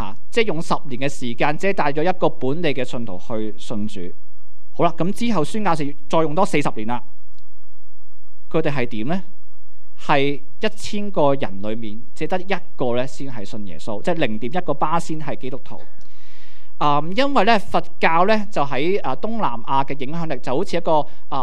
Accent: Hong Kong; 於是他們不行500里就去了我們香港人有時經常去的泰北清邁了。

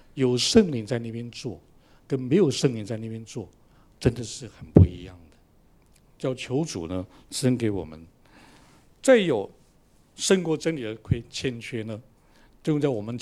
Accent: Taiwan; 我是从台湾来的，在台湾的男生呢都要当兵的

